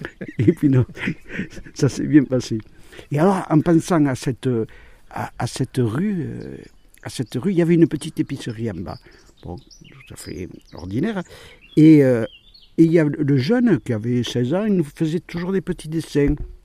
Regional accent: Pau, Nouvelle-Aquitaine, France; je suis né béarnais, je suis né à Pau. J'ai failli naître sur la bicyclette de ma mère, de mon père, pardon, qui allait... parce qu'on habitait rue Montpezat à Pau

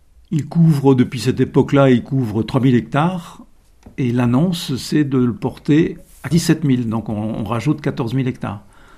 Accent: Pays de la Loire, France; Je ne connaissais pas beaucoup non plus l'Aveyron, parce que moi je suis originaire de Vendée.

